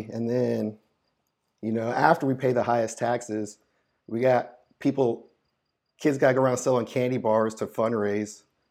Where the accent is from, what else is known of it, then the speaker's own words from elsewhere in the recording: Indiana, United States; Like, when I was a kid, I grew up in Indiana